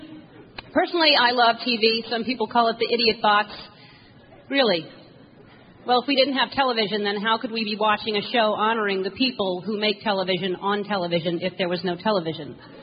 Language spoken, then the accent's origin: English; New Orleans, Louisiana, United States; New Orleans is my hometown, and I have family in Mississippi.